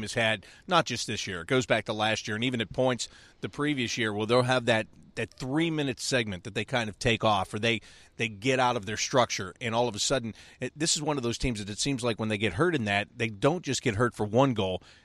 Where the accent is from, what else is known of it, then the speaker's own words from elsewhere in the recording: Pittsburgh, Pennsylvania, United States; And growing up outside of Pittsburgh and remembering Mario Lemieux in his heyday